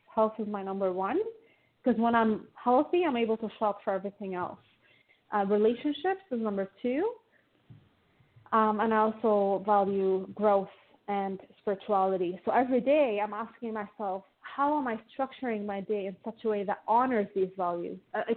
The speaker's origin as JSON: {"language": "English", "country": "Lebanon", "tie": "born or raised there", "second_language": "English", "moved": "yes", "lives_now": "Toronto, Canada", "said": "I come from Lebanon, so I grew up in a very Mediterranean, beautiful fair weather country. And I haven't really embraced winter. I live in Toronto, Canada now, and I've been here for 16 years."}